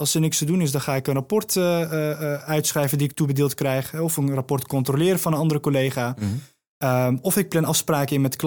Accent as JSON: {"language": "Dutch", "town": "Hoofddorp", "region": "North Holland", "country": "Netherlands", "said": "22 jaar. Ik kom uit Hoofddorp, een stadje naast Amsterdam."}